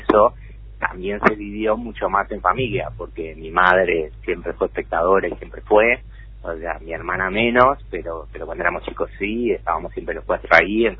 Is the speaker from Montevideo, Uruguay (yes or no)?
yes; Montevideo, Uruguay; Capurro, que es como para nosotros nuestro segundo barrio, más allá que nos criamos en el Paso Molino.